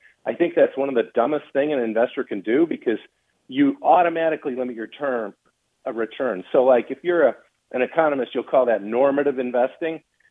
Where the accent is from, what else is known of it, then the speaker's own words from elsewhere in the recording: Chicago, Illinois, United States; moved away as an adult; I come from Chicago. I had a $300,000 apartment in 1,100 square feet